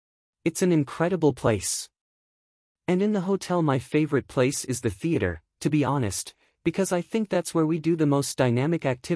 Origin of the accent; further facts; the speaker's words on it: Guadalajara, Jalisco, Mexico; I'm from Guadalajara, Jalisco. I arrived here at the Princess Hotel a year and a half ago.